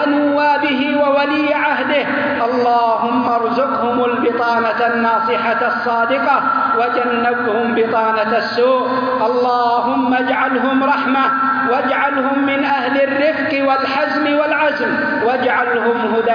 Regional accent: Saudi Arabia; بلادنا المملكة العربية السعودية، بلاد التوحيد

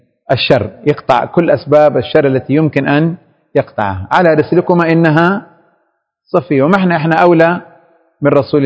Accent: Saudi Arabia; الغرفة التجارية عندنا في السعودية

